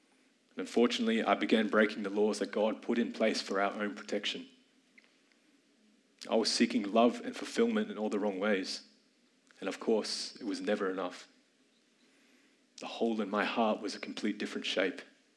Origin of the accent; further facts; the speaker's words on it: Brisbane, Queensland, Australia; born there; And I was born right here in Brisbane.